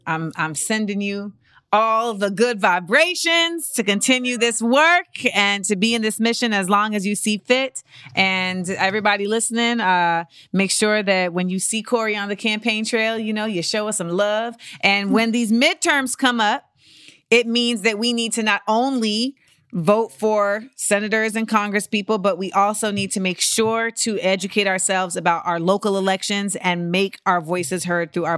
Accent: Florida, United States; I'm from Florida, so he is.

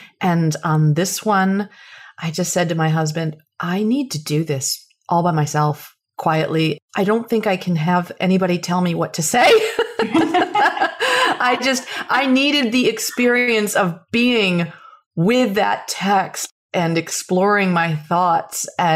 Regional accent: New York, United States; I should back up and say, you know, I grew up on Sapbush Hollow Farm. So my family has had this land since 1979, and I was trained to go in an entirely different direction.

